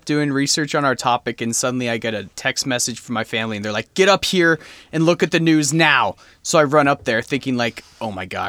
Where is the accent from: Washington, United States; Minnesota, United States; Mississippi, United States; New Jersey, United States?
Minnesota, United States; Minneapolis; But I mean, I'm from Minneapolis. It's just been protests nonstop.